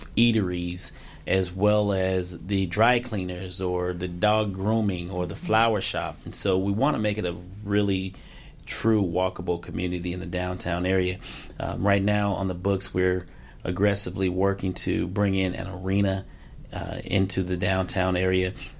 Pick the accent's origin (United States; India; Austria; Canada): United States; Clark County; Well, I grew up in Clark County, humble beginnings.